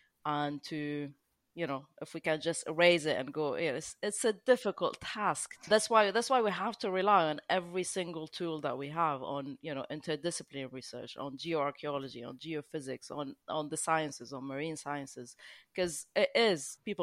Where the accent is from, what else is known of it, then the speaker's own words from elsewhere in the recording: Lebanon; I'm originally from Lebanon, so I'm very familiar with our maritime archaeology around the coast.